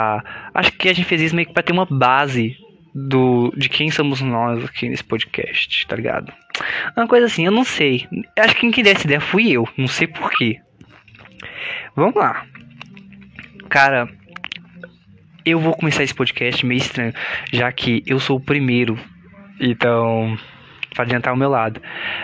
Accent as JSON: {"language": "Portuguese", "town": "Vitória da Conquista", "region": "Bahia", "country": "Brazil", "tie": "born or raised there", "said": "como eu nasci em Vitória da Conquista, pra quem não conhece Vitória da Conquista"}